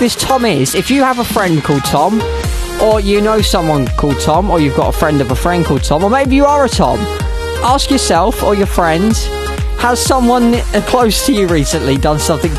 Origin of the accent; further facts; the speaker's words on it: United Kingdom; A mysterious sign popped up on a roundabout the other day in the UK, actually quite near to my hometown.